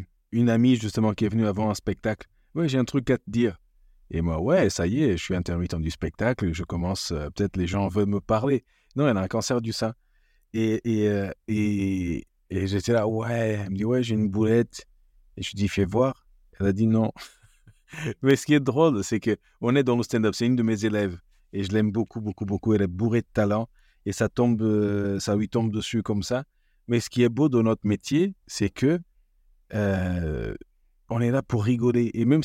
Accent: Portugal; also born or lived in England; non mais en fait je suis portugais

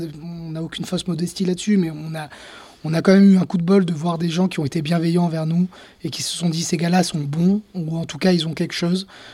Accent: Nice, Provence-Alpes-Côte d'Azur, France; Moi, je viens de Nice

